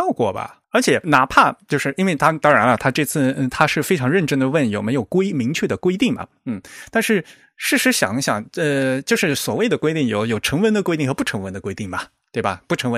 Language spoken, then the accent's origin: Chinese; Fujian, China; 我是福建的，我也是六三制的。